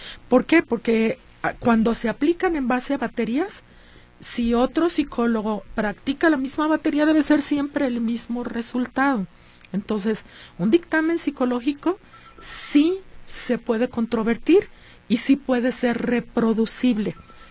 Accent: Jalisco, Mexico; ¿Qué deberíamos estar exigiendo como mexicanos, como jaliscienses?

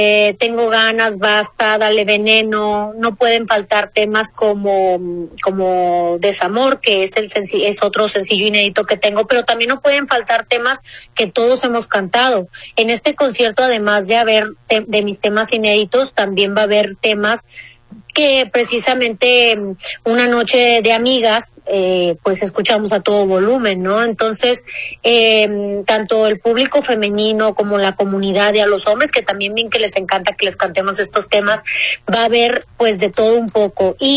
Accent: Monterrey, Nuevo León, Mexico; born there; also born or lived in Guadalajara; Yo siempre he dicho que yo soy regia de nacimiento, pero tapatía por adopción.

